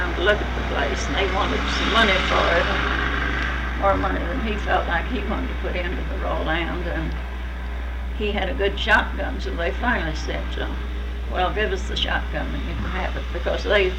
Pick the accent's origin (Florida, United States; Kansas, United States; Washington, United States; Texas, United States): Kansas, United States; I don't know what part, what the town was, or near what town we came from Kansas